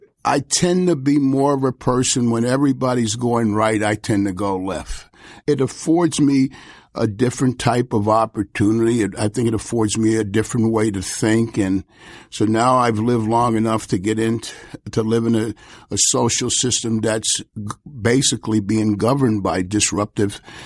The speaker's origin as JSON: {"language": "English", "town": "Washington", "region": "District of Columbia", "country": "United States", "tie": "born or raised there"}